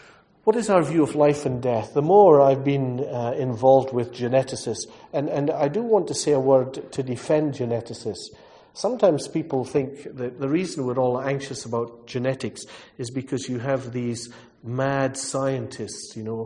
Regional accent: Scotland, United Kingdom; As a Scotsman, when I travel, I do not buy a newspaper. I wait for somebody to leave one.

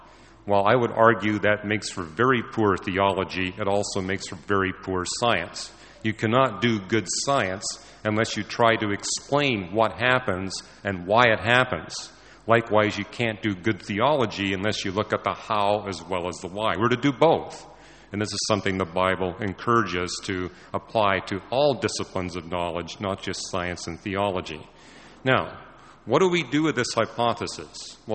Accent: Canada; I was raised and educated in Canada, and every year in my Canadian public school education, I was taught the scientific method, starting in grade one.

